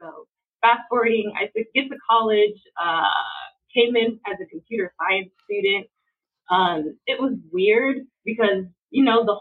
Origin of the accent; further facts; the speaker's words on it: San Francisco, California, United States; So I grew up in San Francisco. I'm from San Francisco.